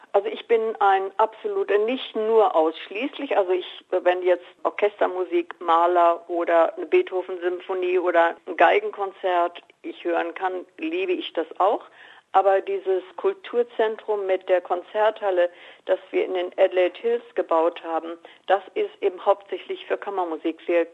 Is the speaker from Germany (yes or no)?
yes; Hannover, Lower Saxony, Germany; also born or lived in Weimar; Ich bin aufgewachsen in der Hannover-Gegend, also ich spreche Hochdeutsch. Komme aber aus der Gegend von Weimar. Und da spricht man natürlich ganz anders. Und ich liebe natürlich diesen Dialekt, aber ich kann ihn nicht.